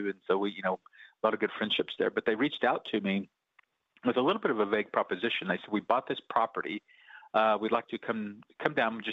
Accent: United States; actually grew up in the reservation, so both sides of my family go back multiple generations, and you know, I grew up immersed in Choctaw culture.

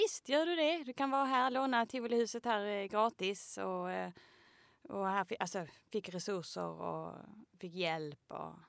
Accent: Mölle, Skåne, Sweden; jag är uppvuxen i Mölle.

